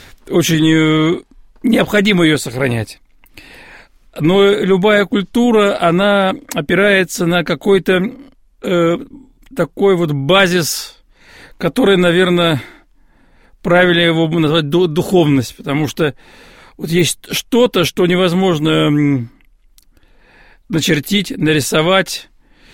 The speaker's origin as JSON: {"language": "Russian", "region": "Moscow", "country": "Russia", "tie": "born or raised there", "said": "Вот я родился и вырос в Москве, и с детства сталкивался с, естественно, русской культурой, на которой я родился и воспитывал, но у меня рядом была культура и татарская"}